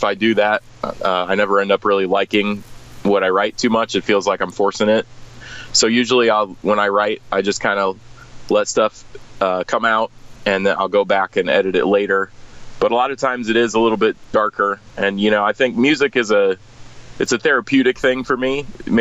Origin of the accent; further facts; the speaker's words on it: Springfield, Illinois, United States; I'm actually in Springfield. I'm originally from Springfield, but I've been living up in Chicago for the past, like, 7 years.